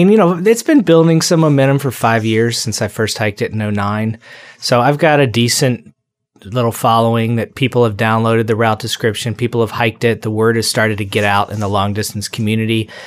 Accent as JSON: {"language": "English", "region": "Virginia", "country": "United States", "tie": "born or raised there", "said": "I grew up on the Appalachian Trail in Virginia, and it's fantastic."}